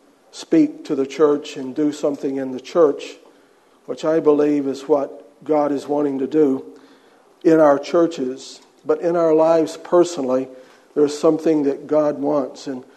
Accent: United States; also born or lived in United Kingdom; When I say our nations, I say it because I'm American, but I'm also British.

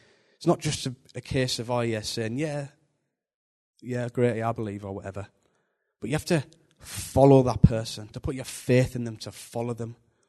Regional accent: Borough, London, United Kingdom; Yeah, I'm from Borough, just a bloke from Borough, basically.

